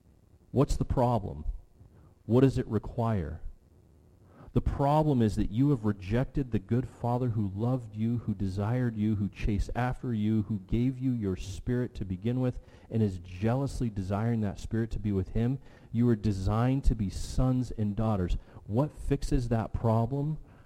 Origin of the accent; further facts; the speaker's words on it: Oregon, United States; also born or lived in Illinois / Hawaii; I could tell them about my background in growing up in Oregon or being born in Illinois or living in Hawaii and learning to surf in Hawaii and got horrible grades.